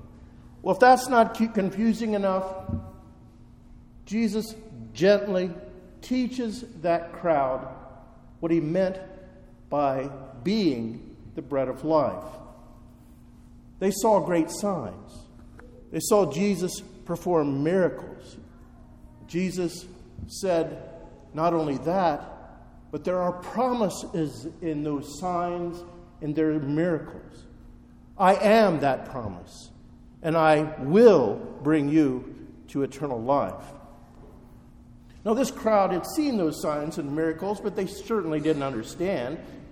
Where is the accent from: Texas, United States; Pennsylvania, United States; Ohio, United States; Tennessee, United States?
Ohio, United States; Medway; also born or lived in Dayton; I was born in Dayton, grew up a little bit in Medway, then went to Eton High School and University of Cincinnati. So it is truly good, Lord, to be back in these old stomping grounds again.